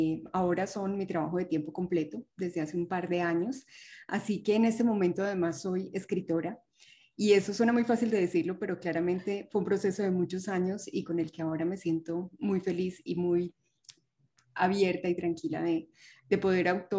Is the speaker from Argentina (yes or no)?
no; Colombia; also born or lived in Spain / United States / Mexico; Soy colombiana, he vivido en Colombia, en España, en Estados Unidos, en México.